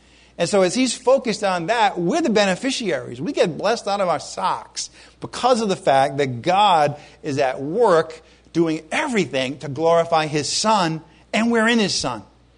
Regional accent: Rhode Island, United States; You know, I grew up in Rhode Island. It was the 60s and the 70s, and I was just a normal kid.

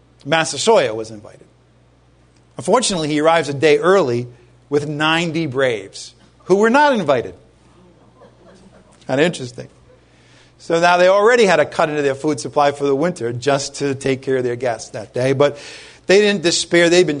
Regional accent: Rhode Island, United States; We were growing up in Rhode Island. We used to drive to Vermont to get pure maple syrup.

